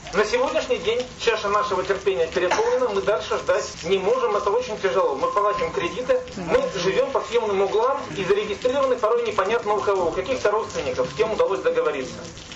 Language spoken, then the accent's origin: Russian; Arkhangelsk, Arkhangelsk Oblast, Russia; Мы вложились в родной город, потому что мы хотели здесь жить, здесь растить детей и внуков и развивать Архангельск и жить здесь самим. Мы патриоты родного города.